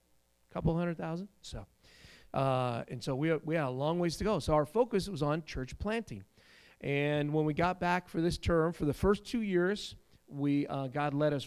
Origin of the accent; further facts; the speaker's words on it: United States; being an American, we're on the radar when we show up in a Muslim country.